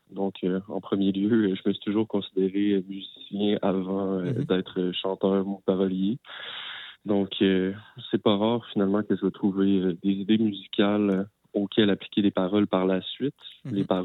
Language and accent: French; Quebec, Canada; Donc, moi, je viens de la région du Bas-Saint-Laurent à la base.